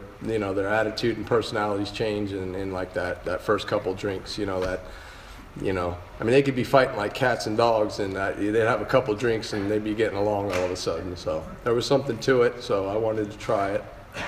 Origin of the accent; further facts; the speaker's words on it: Panama; I ended up growing up in another country. I grew up in Panama, where the age of drinking, there really wasn't any age of drinking.